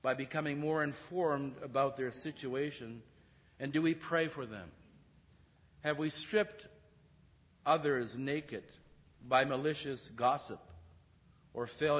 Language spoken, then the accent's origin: English; Canada; I'm a Canadian. I still have allegiance to Her Majesty the Queen.